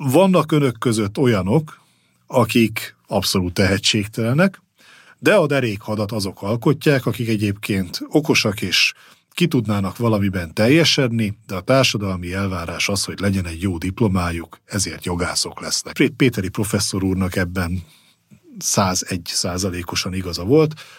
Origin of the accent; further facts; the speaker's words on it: Nyíregyháza, Szabolcs-Szatmár-Bereg, Hungary; én Nyíregyházán nőttem fel, és ott a gimnáziumban, az Rinyi Ilona gimnáziumban jártam